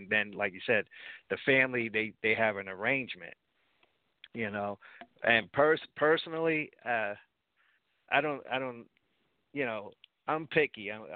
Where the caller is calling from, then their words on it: Sayreville, New Jersey, United States; New Jersey and Sayreville.